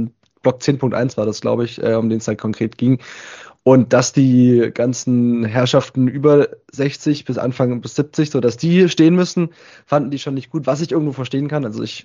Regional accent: Baden-Württemberg, Germany; Also ich komme aus der Nähe von Stuttgart.

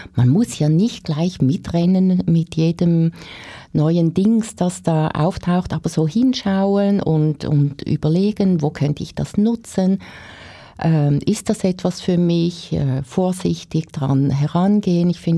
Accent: Zug, Switzerland; In Zug, ich bin ja aus Zug, gibt es ja viele solche Firmen

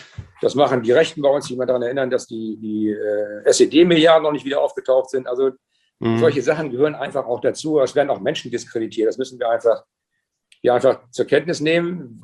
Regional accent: Schleswig-Holstein, Germany; ich komme ja aus Schleswig-Holstein

